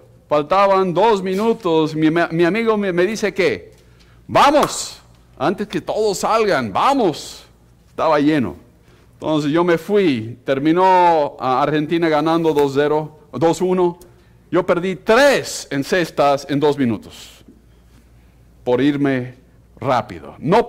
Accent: Bogotá, Bogotá D.C., Colombia; y a la edad de 2 años fui a vivir allá. Como muchos llegan, traen sus hijos de México a vivir acá, yo fui a Colombia y ahí tuve el gozo de vivir en Bogotá, la capital, y yo viví a 2 cuadras del campín

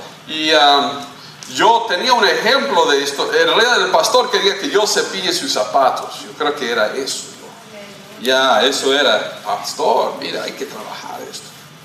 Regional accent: Colombia; porque viví en Colombia, crecí en Colombia

